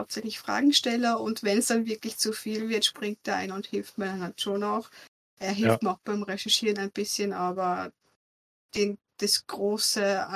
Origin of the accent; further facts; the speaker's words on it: Austria; bin ich aus Österreich und mein Mann ebenfalls.